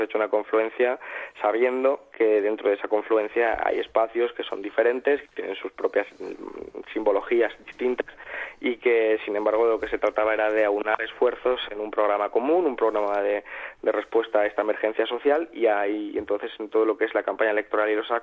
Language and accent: Spanish; Málaga, Andalusia, Spain; Yo soy de Málaga